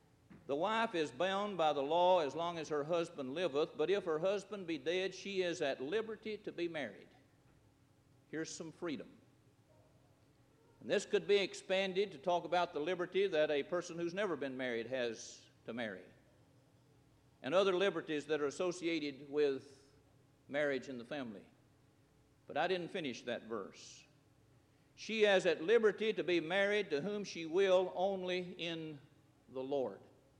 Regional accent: United States; We need to thank God for America. I'm glad I'm an American.

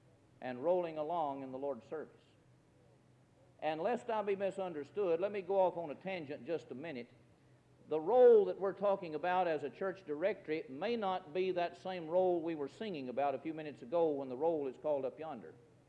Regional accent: Detroit, Michigan, United States; born there; I was born in Detroit. You can imagine by my language, can't you?

